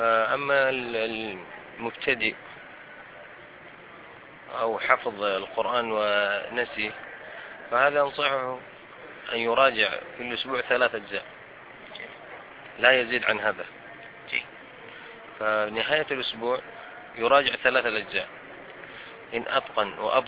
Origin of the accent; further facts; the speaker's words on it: Mecca, Makkah Province, Saudi Arabia; born there; من مواليد مكة المكرمة 1980 للميلاد